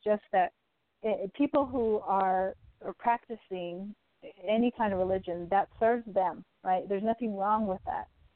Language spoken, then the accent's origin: English; United States; I think that being, especially being American, the culture, the religious culture here is very Christian-based.